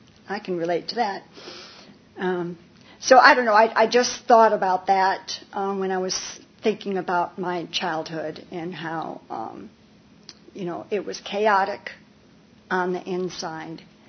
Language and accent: English; Saginaw, Michigan, United States; I grew up in Michigan, and we were in Saginaw, Michigan.